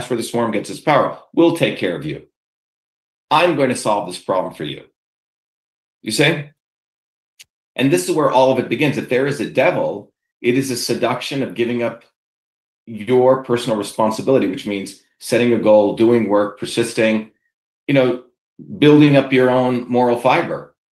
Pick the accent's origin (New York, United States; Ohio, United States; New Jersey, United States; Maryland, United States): New Jersey, United States; Newark; The vision of growing up in Newark, New Jersey in 1978, and you see these women who are using the typewriter are not allowed to, frankly, be technical.